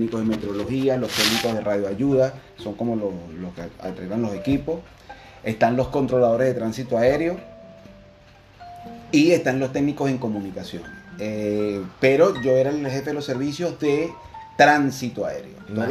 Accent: Venezuela; now in Buenos Aires, Argentina; Yo soy venezolano, evidentemente. Ya tenemos 5 años aquí en Buenos Aires, Argentina.

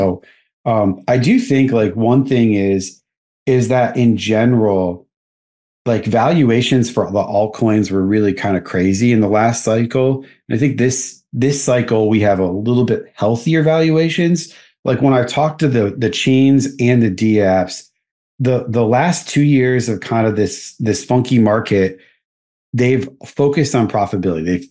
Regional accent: United States; me being an American, I think, you know, so much of the tech ecosystem has been based in America.

